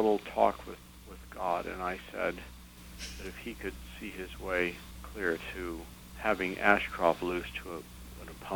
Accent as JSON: {"language": "English", "region": "Missouri", "country": "United States", "said": "I know it rhymes with tomato, but I'm from Missouri, and I just couldn't bring myself to say tomato."}